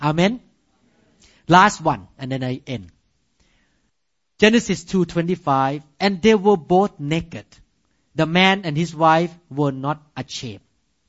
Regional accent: Montana, United States; But I like 65 because I grew up in Montana.

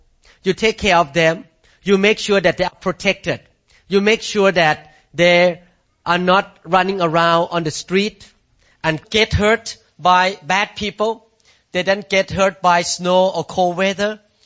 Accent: Thailand; I grew up in Thailand as a Buddhist man.

